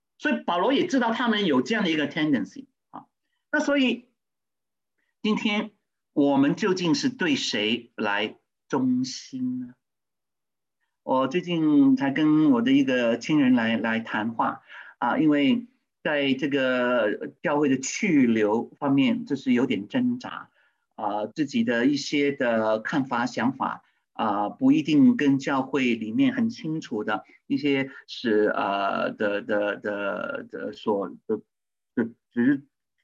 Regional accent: China; 特别是在我们中国人，我们中国人呢。啊，就一日为师，终身为师那种的 style 的，我们是非常有这种的包袱凌驾在我们身上。

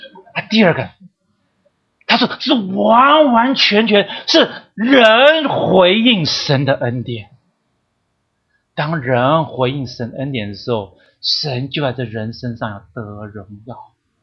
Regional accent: Hong Kong; 我从香港来的

